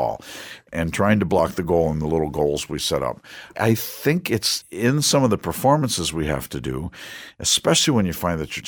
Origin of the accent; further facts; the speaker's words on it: Washington, District of Columbia, United States; I mean, I grew up in Washington, D.C., my high school years anyway